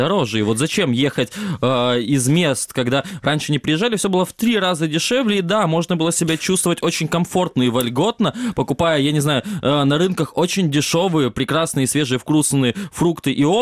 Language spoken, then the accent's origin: Russian; Kerch, Crimea, Ukraine; Я из Керчи, попробуйте меня запугать.